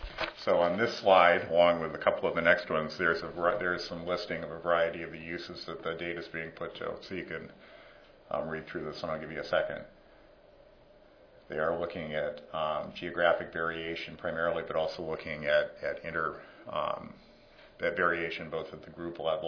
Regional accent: Iowa, United States; I grew up in Iowa, so I always love the optimism of people from Wisconsin.

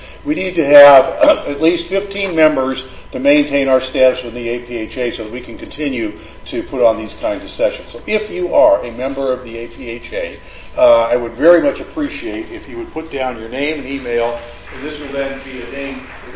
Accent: California, United States; And I'm from California where we don't have campaigns anymore because the Democrats just run the state.

